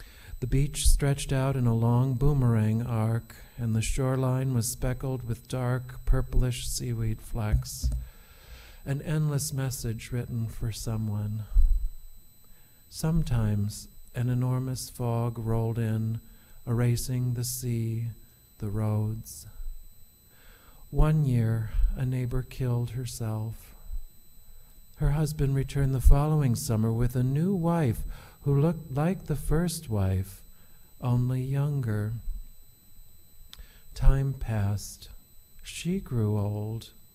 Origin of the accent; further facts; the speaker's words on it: Minneapolis, Minnesota, United States; I'm 42, so the early memories that I have growing up in America was the Vietnam War.